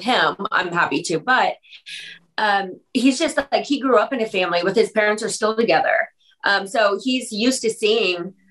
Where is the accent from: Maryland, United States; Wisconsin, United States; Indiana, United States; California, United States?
Indiana, United States; Like, I'm from Indiana, tiny little farm town